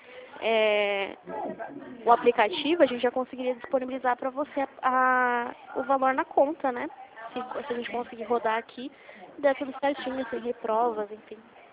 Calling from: Limeira, São Paulo, Brazil; como eu sou aqui do interior de São Paulo, né, eu falo aqui de Limeira, São Paulo, não sei se você conhece, a gente fala aqui do centro de Limeira.

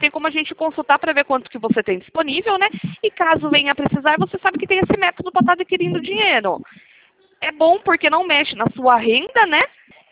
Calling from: Piracicaba, São Paulo, Brazil; Não, mas eu sou aqui de Piracicaba.

